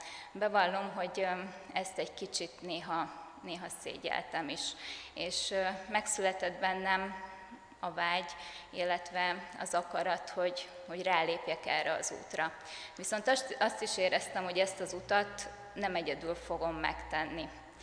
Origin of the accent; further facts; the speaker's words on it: Békéscsaba, Békés, Hungary; Békéscsabán születtem. Itt is jártam az általános iskolát, illetve a középiskolát.